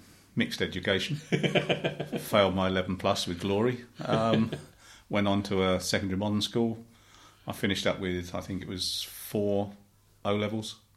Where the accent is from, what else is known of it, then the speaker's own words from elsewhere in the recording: Shoreham-by-Sea, South East England, United Kingdom; born there; I was born in Shoreham-by-Sea in Sussex.